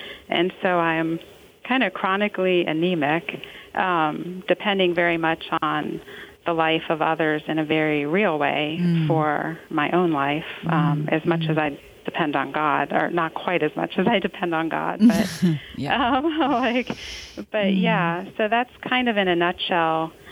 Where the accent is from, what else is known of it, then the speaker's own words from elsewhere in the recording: Virginia, United States; So I grew up here in Virginia for the most part